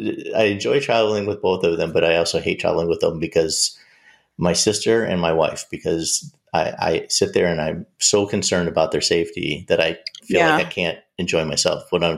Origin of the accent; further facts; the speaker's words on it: Minneapolis, Minnesota, United States; And she asked me where I was from. I said, Minneapolis.